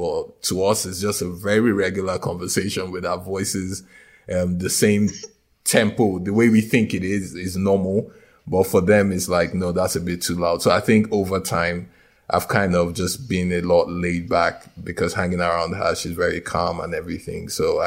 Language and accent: English; Nigeria; Look, I'm Nigerian, so I made a point to come in my traditional wear.